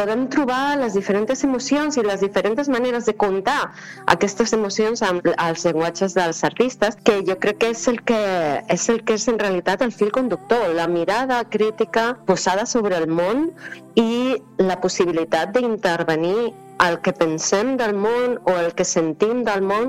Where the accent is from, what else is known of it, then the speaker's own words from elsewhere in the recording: Granada, Andalusia, Spain; born there; Sí, jo vaig néixer a Granada.